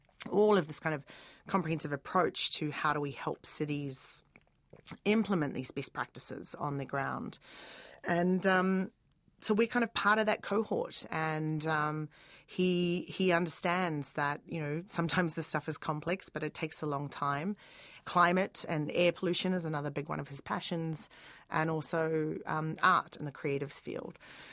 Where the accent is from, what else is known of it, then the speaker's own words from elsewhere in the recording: Dunedin, Otago, New Zealand; I'm from Dunedin originally and studied architecture at Victoria in Wellington.